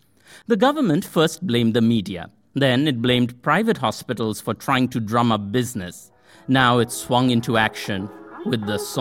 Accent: India; I honestly was never really aware of dengue while growing up in India.

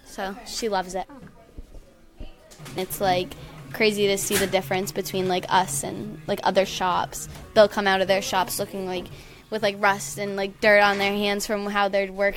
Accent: Wareham, Massachusetts, United States; I'm 16 and I'm from Wareham.

